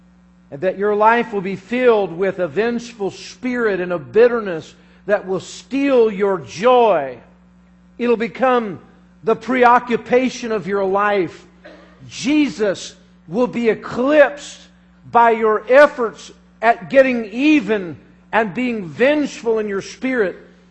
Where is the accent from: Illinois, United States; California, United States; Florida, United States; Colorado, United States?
Colorado, United States; And you know, I remember years ago, I'm from Colorado, and I was driving down the dirt road